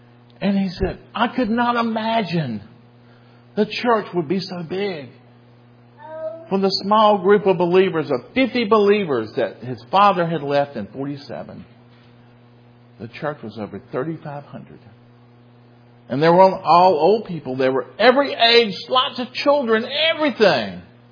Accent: the South, United States; I'm a Southerner. I apologize for that.

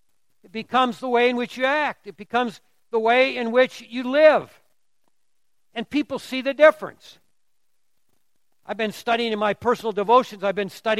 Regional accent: Duluth, Minnesota, United States; Now, I grew up in Duluth, Minnesota, about the same latitude, you know, and that's a nice place. I love northern Minnesota.

